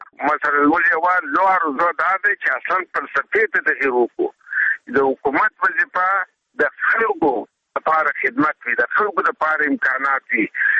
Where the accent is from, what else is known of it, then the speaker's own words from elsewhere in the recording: Afghanistan; موږ افغانان یو، د افغانستان طبیعت لرو